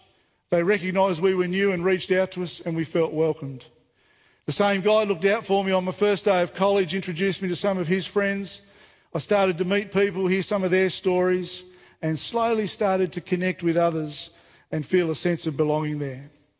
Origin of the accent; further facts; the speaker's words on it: Devonport, Tasmania, Australia; I was born and raised in Devonport on the northwest coast of Tassie and have lived there my whole life. And all of my immediate family, most of my extended family, are still living there.